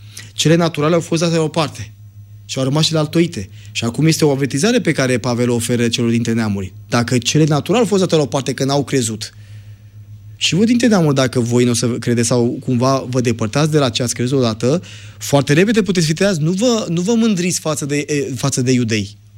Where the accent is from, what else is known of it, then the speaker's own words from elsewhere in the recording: Romania; Eu sunt român